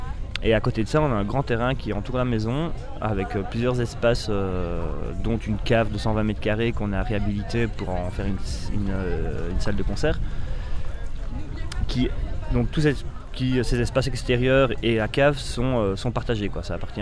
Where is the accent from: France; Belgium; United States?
Belgium; étant donné que je viens de Belgique, je suis belge.